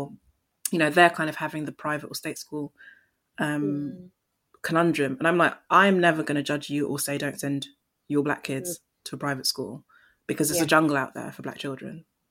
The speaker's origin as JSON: {"language": "English", "country": "Nigeria", "said": "so I'm Nigerian, so I'm coming from like a Black West African background"}